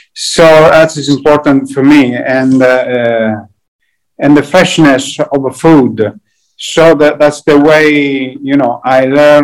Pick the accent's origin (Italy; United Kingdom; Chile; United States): Italy; Brindisi, Apulia; English is a second language; I come from the Puglia, exactly from Brindisi, which is in the middle of Puglia, south of Italy.